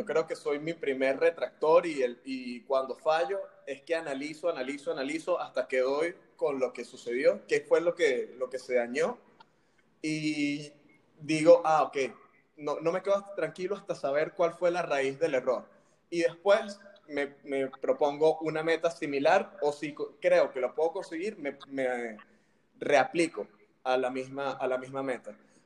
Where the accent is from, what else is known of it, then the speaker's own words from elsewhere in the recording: Puerto Ordaz, Bolívar, Venezuela; born there; moved away as an adult; also born or lived in Caracas, Venezuela / Brazil / United States / Canada; nací en Puerto Ordaz y después recuerdo, no, yo quiero vivir en la Universidad de Caracas, me fui. Y después dije, yo quiero vivir en Brasil y me fui. Y después, quiero vivir en Estados Unidos, me fui. Y después Canadá